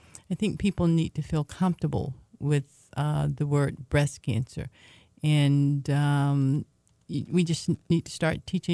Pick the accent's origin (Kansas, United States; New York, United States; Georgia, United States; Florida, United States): Georgia, United States; Atlanta; I can think back growing up in Atlanta, never really having had a conversation about breast cancer